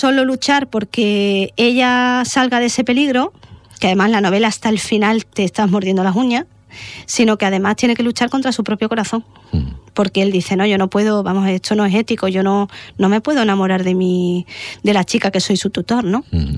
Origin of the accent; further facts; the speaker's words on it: Andalusia, Spain; como yo soy muy andaluza y a mí me gusta mucho Andalucía